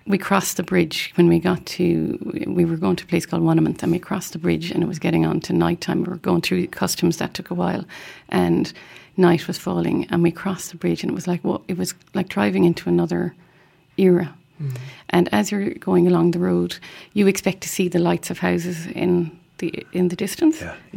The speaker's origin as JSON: {"language": "English", "country": "Ireland", "tie": "born or raised there", "said": "I was born in Loch Atorik. I live in the house I was born in, which is lovely"}